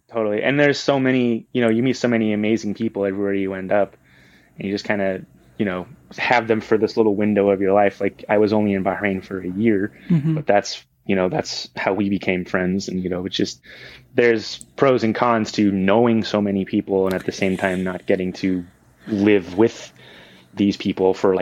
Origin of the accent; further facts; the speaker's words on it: Sugar Land, Texas, United States; now in San Antonio, United States; Well, I'm originally from Texas, which is where I am now, although I was in Houston at the time, or like a suburb, it's called Sugar Land. And now I'm in San Antonio.